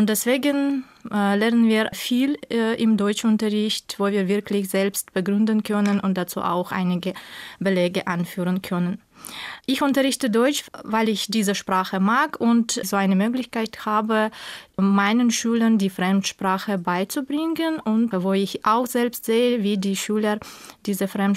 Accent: Tashkent, Uzbekistan; German is a second language; Ich komme aus Usbekistan, aus Taschkent. Das ist die Hauptstadt von Usbekistan, wo ich auch geboren wurde, wo ich lebe und wo ich arbeite. Ich bin geboren im Jahr 1982

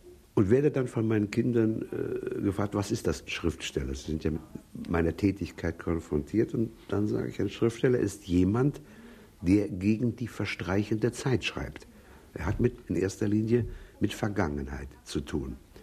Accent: Gdansk, Pomeranian Voivodeship, Poland; also zum Beispiel meine Heimatstadt Danzig

